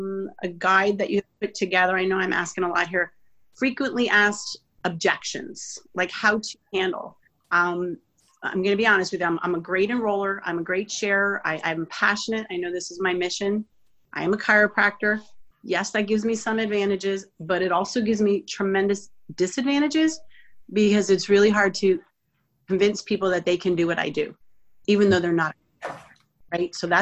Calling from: Georgia, United States; I am currently in Georgia. I'm back home just north of Atlanta.

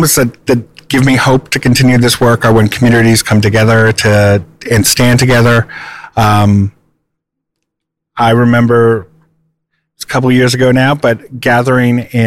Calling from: Vancouver, British Columbia, Canada; I'm coming to you from Vancouver, British Columbia, Canada, which is on the unceded territories of the Musqueam, Squamish, and Tsleil-Waututh people.

